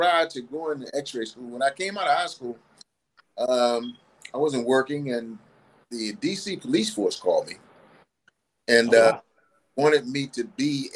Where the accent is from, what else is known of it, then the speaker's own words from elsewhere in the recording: Washington, District of Columbia, United States; I'm from Washington, D.C. I grew up here. Grew up in northeast and southeast D.C.